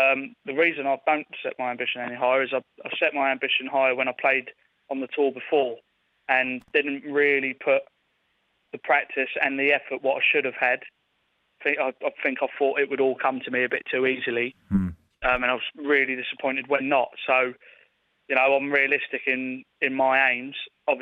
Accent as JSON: {"language": "English", "town": "Portsmouth", "region": "South East England", "country": "United Kingdom", "said": "I was originally from Buckland, now live in Hilsey."}